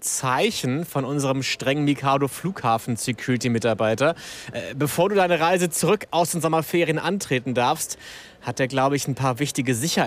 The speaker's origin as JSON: {"language": "German", "region": "Northern Germany", "country": "Germany", "tie": "born or raised there", "said": "ich bin in Deutschland, in Norddeutschland aufgewachsen und lebe mein ganzes Leben lang"}